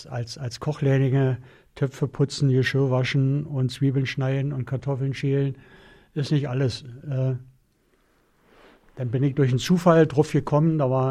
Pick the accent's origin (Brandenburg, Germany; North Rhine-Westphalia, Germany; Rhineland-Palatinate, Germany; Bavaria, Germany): Brandenburg, Germany; Hangelsberg; Und ich komme ja aus Hangelsberg.